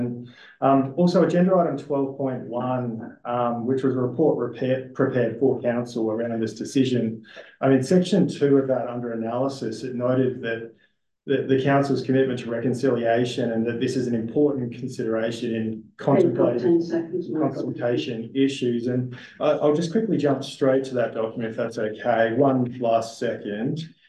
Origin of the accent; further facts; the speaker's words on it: Oakbank, South Australia, Australia; I'm from Oak Bank. So, I look at Oak Bank.